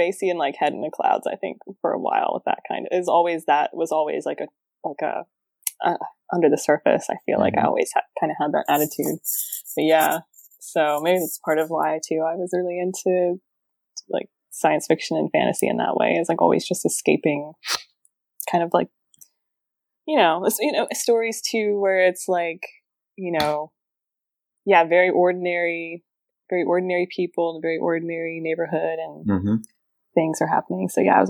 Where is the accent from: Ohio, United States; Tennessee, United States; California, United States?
Ohio, United States; A small town in Ohio.